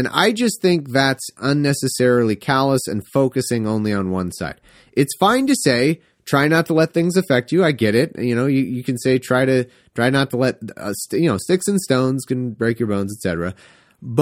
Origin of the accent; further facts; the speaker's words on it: California, United States; I am from California, so I do admit that can skew things for me. I was raised in a very conservative area, though